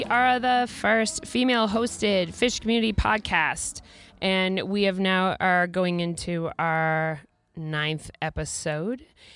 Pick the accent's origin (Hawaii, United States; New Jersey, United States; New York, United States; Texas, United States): New Jersey, United States; I'm from Jersey.